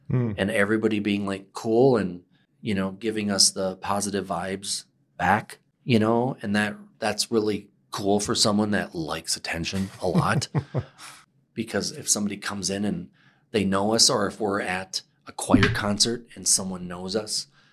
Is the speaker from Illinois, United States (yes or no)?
no; Milwaukee, Wisconsin, United States; also born or lived in Tampa; Okay, I grew up in Milwaukee, then Tampa, then Milwaukee. So big cities compared where, you know people, but you don't know all your neighbors.